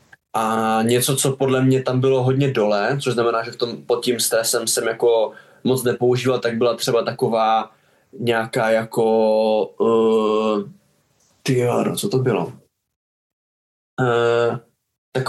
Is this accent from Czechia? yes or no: yes; Ostrava, Moravian-Silesian Region, Czechia; moved away as an adult; Dá se říct, že já jsem vlastně celý život byl v Ostravě